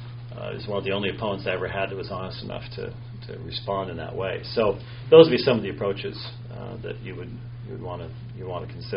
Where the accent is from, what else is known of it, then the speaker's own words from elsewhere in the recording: Scotland, United Kingdom; being the Scotsman that I am, to mask my utter contempt for that theology.